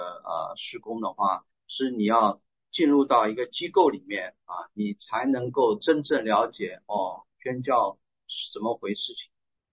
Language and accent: Chinese; China; 就是因为我是中国人我有微信我了解